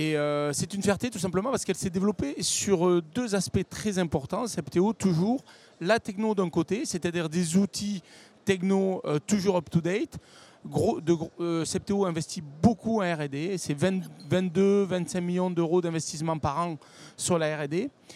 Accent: south of France, France; Je suis quelqu'un du Midi

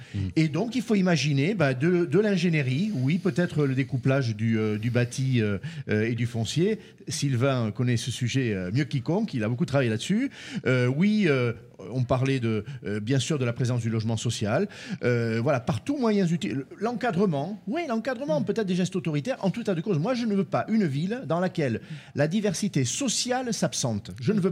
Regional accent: Paris, Île-de-France, France; je suis parisien, j'ai beaucoup de chance, voilà. Je suis accédant à la propriété à Paris

